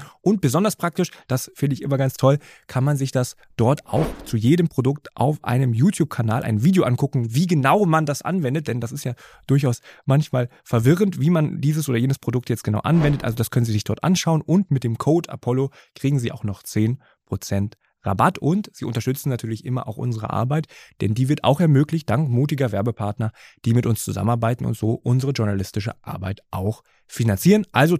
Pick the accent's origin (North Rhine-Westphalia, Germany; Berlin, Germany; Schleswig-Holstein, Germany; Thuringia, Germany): Berlin, Germany; was ich mir so als Berliner nicht vorstellen. Wir haben ja hier keinerlei Industrie